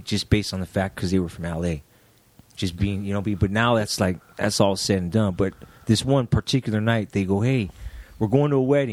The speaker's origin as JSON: {"language": "English", "town": "San Gabriel", "region": "California", "country": "United States", "tie": "born there", "said": "I was originally born in San Gabriel. I was born in San Gabriel in 64. My dad was in Camp Pendleton. He was a Marine at the time. So then we moved back up this way, I believe."}